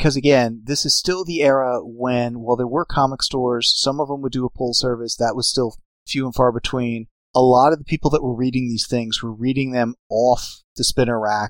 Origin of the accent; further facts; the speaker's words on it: San Diego, California, United States; When I was growing up in San Diego, and this is a tangent and I know it